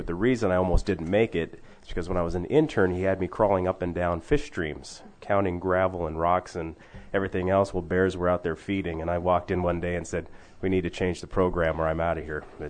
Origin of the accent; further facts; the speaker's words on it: Hoonah, Alaska, United States; I grew up in Hoonah, so my entire childhood there.